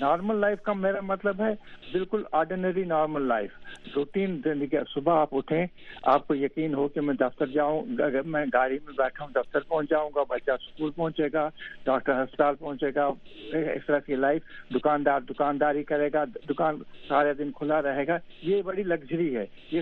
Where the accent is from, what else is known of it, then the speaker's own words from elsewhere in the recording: Jammu and Kashmir, India; हम इसी में पले बड़े हुए हैं